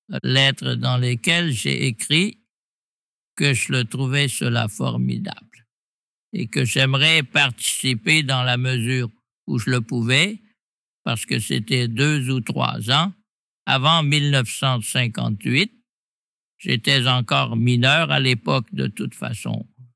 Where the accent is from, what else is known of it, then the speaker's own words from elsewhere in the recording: Mechelen, Flanders, Belgium; je suis né en 1935 à Malines, où je vis toujours.